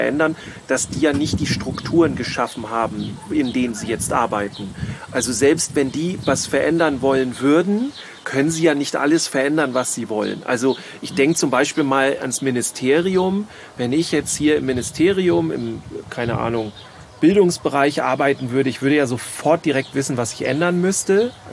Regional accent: Schleswig-Holstein, Germany; wir kommen hier aus Schleswig-Holstein und hier im Garten fliegen ganz viele Hummeln rum

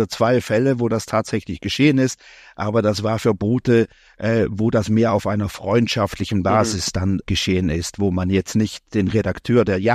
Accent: Switzerland

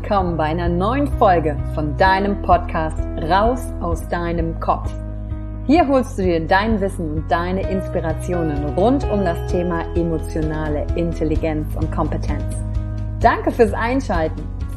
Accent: Wülfrath, North Rhine-Westphalia, Germany; aufgewachsen bin ich in Wülfrath. Das hast du vielleicht schon gehört. Bin am 16. März 1981 geboren und als Einzelkind groß geworden.

